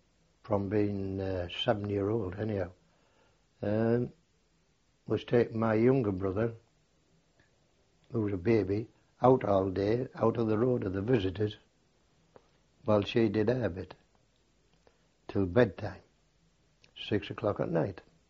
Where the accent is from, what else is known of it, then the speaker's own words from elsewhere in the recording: Bridlington, Yorkshire and the Humber, United Kingdom; born there; I was born in Bridlington on the 10th of February, 1920.